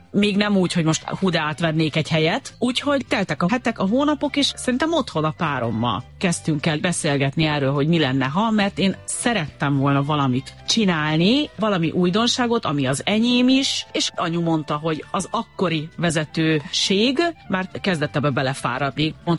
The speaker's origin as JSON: {"language": "Hungarian", "country": "Hungary", "said": "de magyarok vagyunk"}